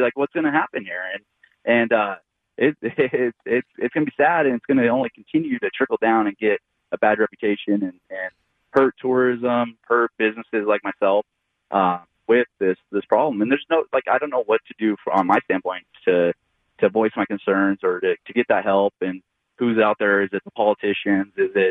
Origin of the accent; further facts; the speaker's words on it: Washington, United States; I grew up in Eastern Washington, went to University of Washington, graduated about 15 years ago with finance and accounting degrees.